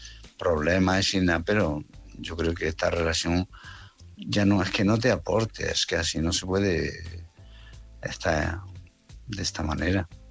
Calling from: Málaga, Andalusia, Spain; de Málaga.

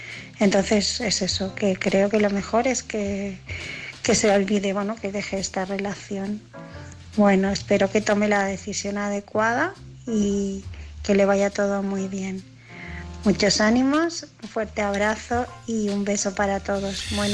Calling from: Barcelona, Catalonia, Spain; de Barcelona

